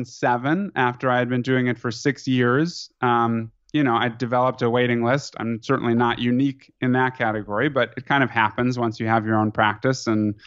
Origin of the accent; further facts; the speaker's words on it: Louisville, Kentucky, United States; also born or lived in Chicago; I'm originally from the Midwest, a town called Louisville, Kentucky, which is most famous for Muhammad Ali and for the Kentucky Derby. But I was born in Chicago and had some roots there.